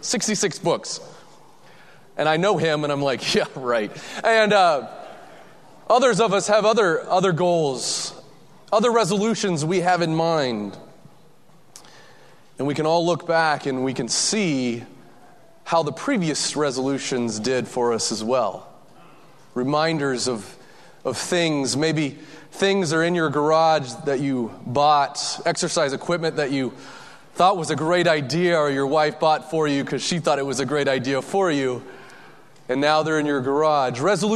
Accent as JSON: {"language": "English", "region": "Colorado", "country": "United States", "also_born_or_lived": "Washington", "said": "I come from Colorado and Washington State, where we actually have snow"}